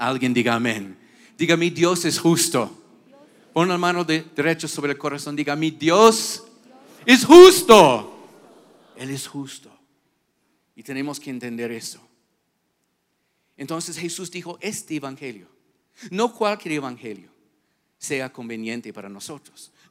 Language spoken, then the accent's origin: Spanish; Quito, Pichincha, Ecuador; Como buen quiteños, nosotros tenemos nuestras tradiciones